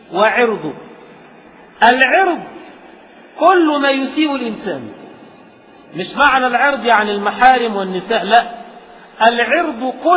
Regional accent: Egypt; عندنا في مصر

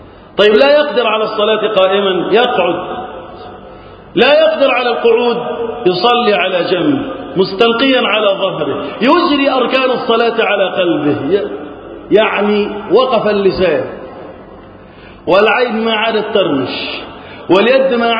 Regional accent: Egypt; اللهم احفظ بلدنا مصر وسائر بلاد المسلمين من الفتن

